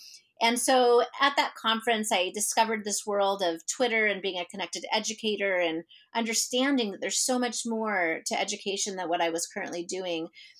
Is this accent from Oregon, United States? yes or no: yes; Oregon, United States; from Southern Oregon.